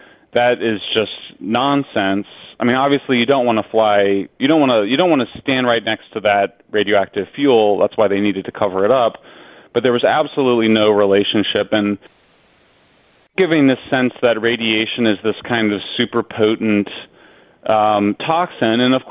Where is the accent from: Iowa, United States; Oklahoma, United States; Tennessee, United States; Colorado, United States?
Colorado, United States; I'm from Colorado, which has much higher levels of radiation because there's a lot of uranium in the granite rock.